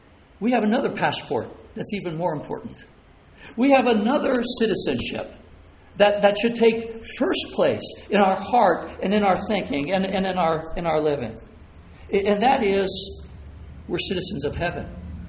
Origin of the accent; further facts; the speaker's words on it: United States; We enjoy such great freedoms in this country. I'm glad I'm an American.